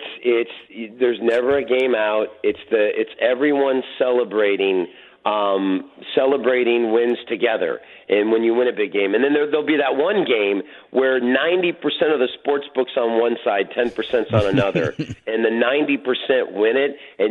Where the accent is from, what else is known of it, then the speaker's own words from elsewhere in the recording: Michigan, United States; That's my heart because I'm from Michigan.